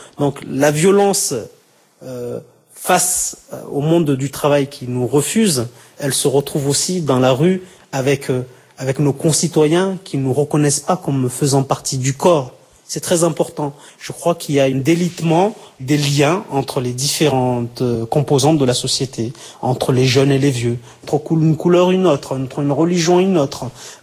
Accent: Southern France, France; même si je viens du sud de la France.

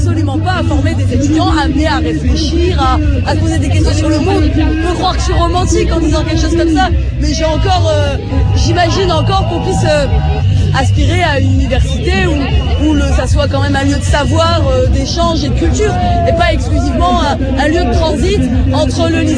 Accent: Hauts-de-France, France; je suis pas de région parisienne, moi je viens du Nord-Pas-de-Calais. Bon, mine de rien, même si je vivais à Lille, quand j'étais à la fac à Lille

